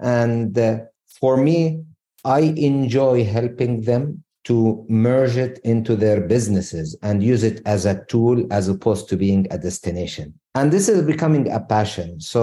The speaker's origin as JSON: {"language": "English", "country": "Jordan", "tie": "born or raised there", "also_born_or_lived": "Arabian Gulf", "said": "I come from a family that I was raised in Jordan and the Arabian Gulf."}